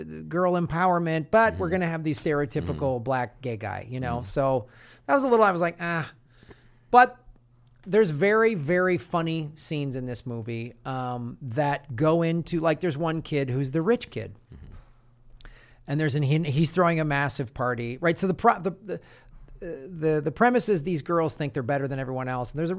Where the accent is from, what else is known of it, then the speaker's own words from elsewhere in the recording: Evanston, Illinois, United States; I grew up in the North Shore. I went to high school in Evanston